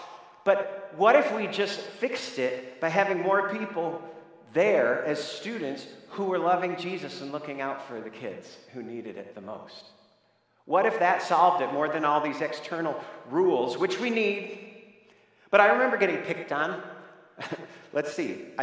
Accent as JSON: {"language": "English", "town": "Birmingham", "region": "Michigan", "country": "United States", "tie": "born or raised there", "also_born_or_lived": "Pontiac, Michigan", "said": "I was born in Pontiac, Michigan, grew up in Birmingham, Michigan. I was baptized at 6 weeks old by Dr. Thomas."}